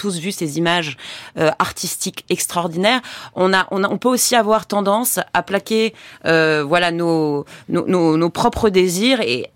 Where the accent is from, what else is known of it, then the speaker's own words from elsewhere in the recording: Egypt; also born or lived in Pakistan; j'ai grandi en Égypte, dans des dictatures militaires, ensuite au Pakistan.